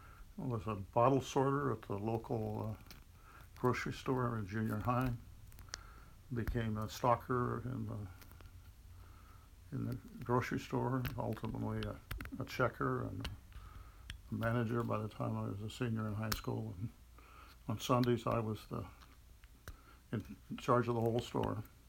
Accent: Westchester, California, United States; I grew up in Westchester, California, adjacent to LA International Airport. I'm the eldest of three sons. Parents grew up in a small town in Indiana of 300 people. So I was raised by Hoosiers in Southern California

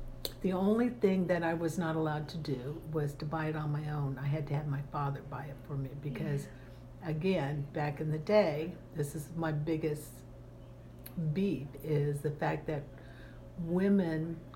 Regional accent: Fairfax, Virginia, United States; I grew up in Fairfax City, between 4th grade through 8th grade, and we rode our bikes all over Fairfax City.

